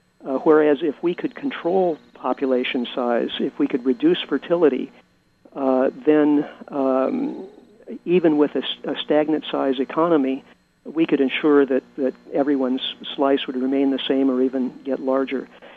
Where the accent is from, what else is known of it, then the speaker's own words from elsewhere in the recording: Midwest, United States; I am originally from the Midwest, so next time I'm back there